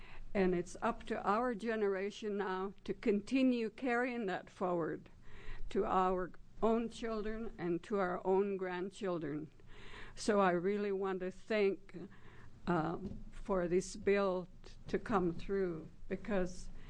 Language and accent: English; Warm Springs, Oregon, United States; I grew up on the Warm Springs Indian Reservation, and I went to the boarding school from the age of 5 to 14.